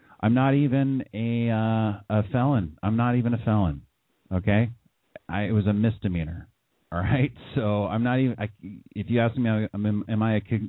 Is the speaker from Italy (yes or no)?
no; California, United States; it taught me that I'm a Californian, you know, at heart, for sure